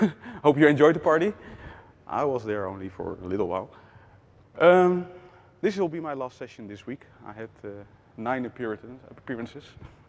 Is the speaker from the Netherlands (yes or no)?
yes; Netherlands; I'm from the Netherlands.